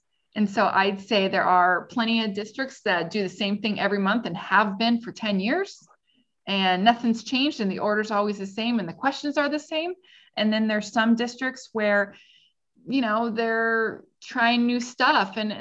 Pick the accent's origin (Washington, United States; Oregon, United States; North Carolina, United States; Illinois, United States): Washington, United States; but I'm from Washington. So you expect me to be a tree hugger.